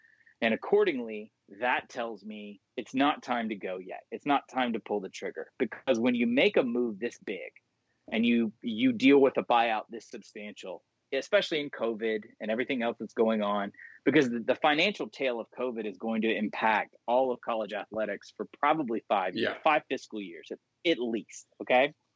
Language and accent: English; Georgia, United States; like I'm from Georgia and I went to Ole Miss, so I was like, I get it.